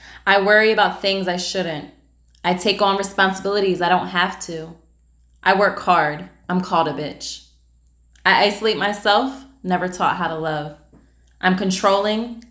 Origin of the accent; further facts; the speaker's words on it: New Jersey, United States; We live in New Jersey, back in my hometown, which is a whole nother layer of healing in itself